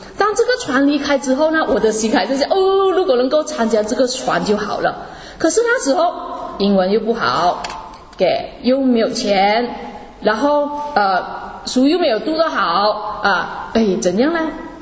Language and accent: Chinese; Malaysia; 800美金那时候对我们马来西亚人来说是非常多的